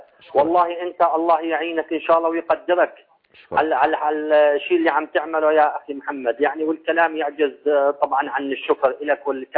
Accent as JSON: {"language": "Arabic", "country": "Syria", "said": "كسوريين بالداخل وبالخارج"}